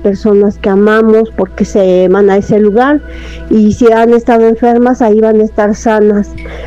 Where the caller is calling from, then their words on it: Atizapán, State of Mexico, Mexico; de Atizapán, de Ledomex.